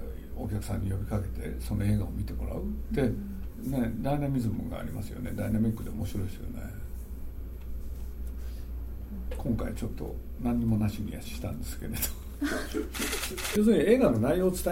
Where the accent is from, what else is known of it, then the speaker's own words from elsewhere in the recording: Nagoya, Aichi, Japan; 僕は名古屋の人なん で